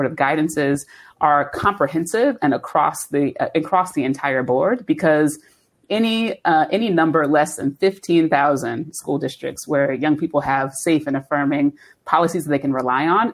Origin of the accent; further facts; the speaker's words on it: Cincinnati, Ohio, United States; now in New York, United States; I'm from Cincinnati, Ohio, originally, so I'm from the Midwest.